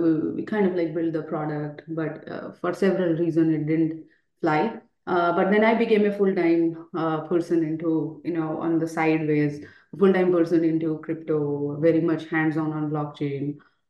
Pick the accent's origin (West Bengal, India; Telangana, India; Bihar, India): Bihar, India; moved away; also born or lived in Bhubaneswar / Bangalore; I'm initially born and brought up in India from a very small place in Bihar, which is very close to, connected to the border area of both Nepal and Bangladesh. I did my basic education over there, then moved to Bhubaneswar